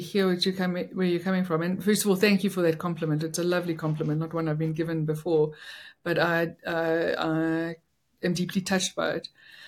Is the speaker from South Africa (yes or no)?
yes; South Africa; born there; I'm South African by birth, and I'm African by choice. I mean, I choose to be in this country